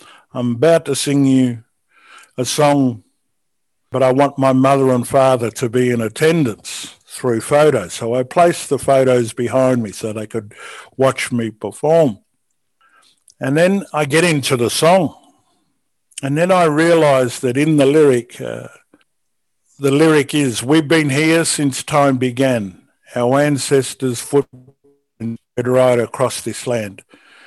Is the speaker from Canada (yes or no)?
no; Australia; I'm Aboriginal. I'm not, in a sense, in the same boat as an Australian, remembering I was born before the referendum.